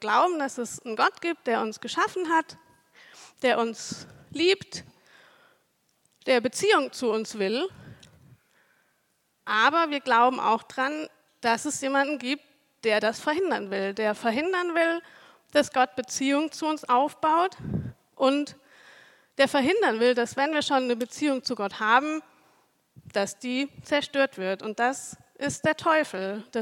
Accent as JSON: {"language": "German", "town": "Wiesloch", "region": "Baden-Württemberg", "country": "Germany", "said": "Ich komme aus Wiesloch, da lebe ich zusammen mit dem Micha, meinem Mann. Und ich lebe nicht nur in Wiesloch, ich arbeite auch in Wiesloch."}